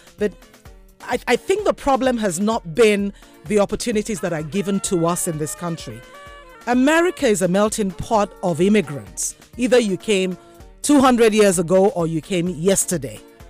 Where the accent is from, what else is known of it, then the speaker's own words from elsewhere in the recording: Nigeria; I'm Nigerian.